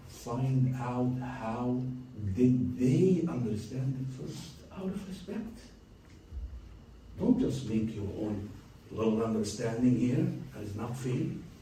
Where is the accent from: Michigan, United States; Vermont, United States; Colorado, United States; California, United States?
Colorado, United States; I came from Colorado, guys.